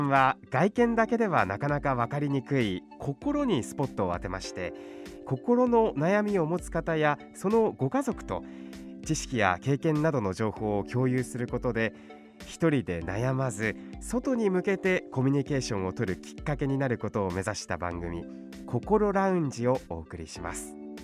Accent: Osaka, Japan; 私も大阪出身なので

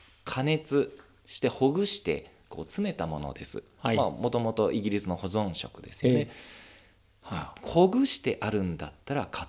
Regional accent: Hokkaido, Japan; 妻の実家か私の実家だねと、はい、なった時に、まあ、じゃあ十勝に帰ろうというふうになったんです。

